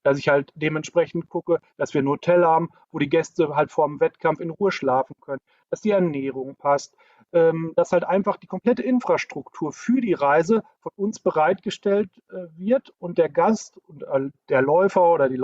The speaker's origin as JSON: {"language": "German", "region": "North Rhine-Westphalia", "country": "Germany", "accent": "Münster"}